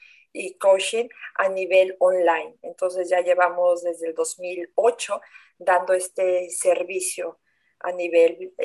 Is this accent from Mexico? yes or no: yes; Oaxaca, Mexico; now in Hamburg, Germany; Soy de Oaxaca, México, y hace 23 años que vivo en Alemania, en Hamburgo.